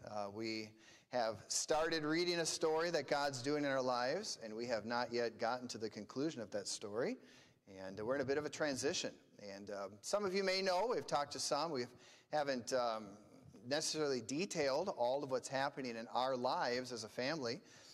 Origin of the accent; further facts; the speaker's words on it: Brooklyn Center, Minnesota, United States; both my wife and I grew up in Minnesota. My wife is from the St. Cloud area. I'm from Brooklyn Center, so just a stone's throw away from Straight Gate.